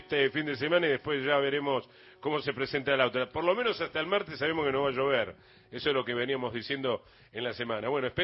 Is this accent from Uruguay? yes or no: yes; Uruguay; Vamos arriba como todo uruguayo, vamos arriba.